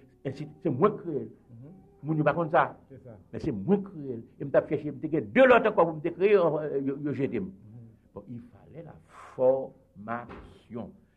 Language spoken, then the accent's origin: French; Haiti; moi-même, en tant qu'haïtien